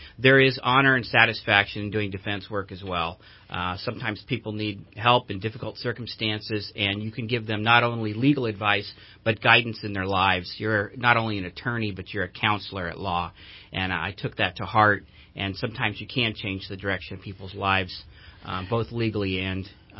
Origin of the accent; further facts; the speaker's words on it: Sacramento, California, United States; I grew up in Sacramento, did my schooling there, graduated from California State University of Sacramento.